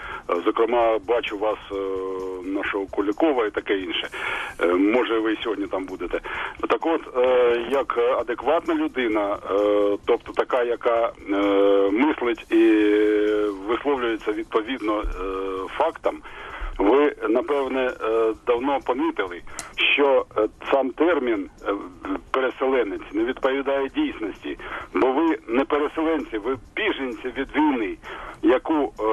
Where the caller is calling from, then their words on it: Kharkiv, Kharkiv Oblast, Ukraine; я з Харкова.